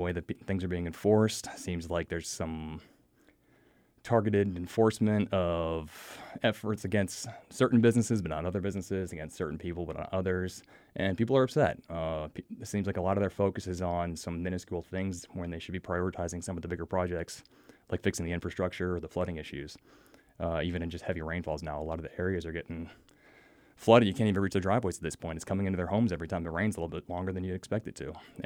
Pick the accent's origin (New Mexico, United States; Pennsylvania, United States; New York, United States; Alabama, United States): Pennsylvania, United States; moved away as an adult; now in North Carolina, United States; I grew up in Pennsylvania originally. Didn't really see the ocean until I was about 10 years old.